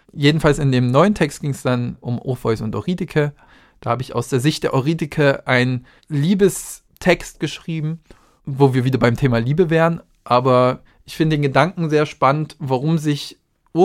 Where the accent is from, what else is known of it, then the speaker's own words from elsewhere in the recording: Erlangen, Bavaria, Germany; ich komme aus Erlangen